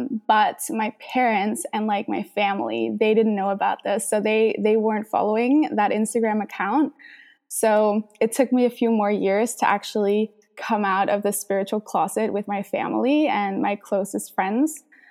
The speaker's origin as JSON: {"language": "English", "country": "Denmark", "said": "I am from Denmark"}